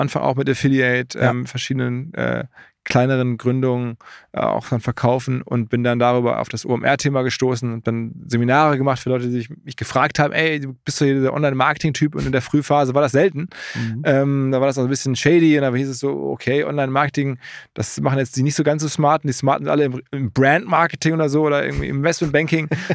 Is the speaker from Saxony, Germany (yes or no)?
no; Essen, North Rhine-Westphalia, Germany; born there; moved away as an adult; now in Hamburg, Germany; ich bin nach Hamburg wirklich gekommen zum Studium, muss man sagen. Ich bin eigentlich gebürtig aus dem Ruhrgebiet, aus Essen.